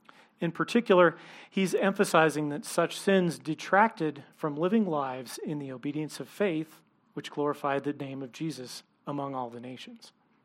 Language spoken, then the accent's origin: English; California, United States; now in Colorado Springs, United States; I'm from California. I've been through a few of those.